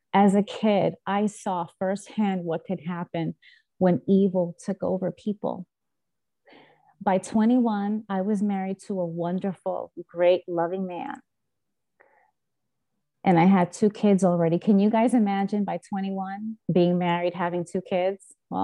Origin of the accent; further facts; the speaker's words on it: Bronx, New York, United States; I had never experienced that in my life growing up in the South Bronx, going to the schools I went to, being surrounded by the people I was surrounded by.